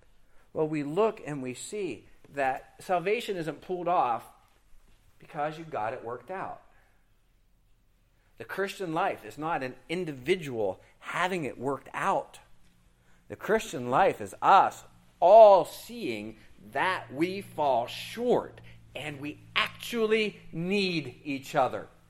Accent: United States; So you and I, being American, we've got serious problems with this whole kingdom of God stuff.

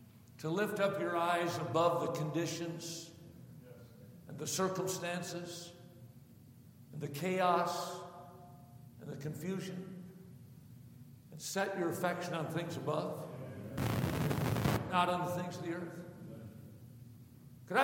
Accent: Watertown, Wisconsin, United States; I didn't go to kindergarten. I grew up in Watertown, Wisconsin, the home of America's first kindergarten.

